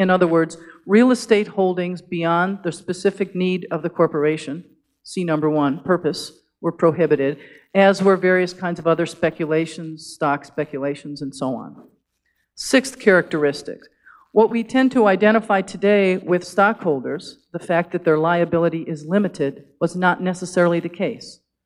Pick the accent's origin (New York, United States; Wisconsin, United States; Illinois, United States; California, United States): Wisconsin, United States; So since I'm from Wisconsin and I know more about that state than others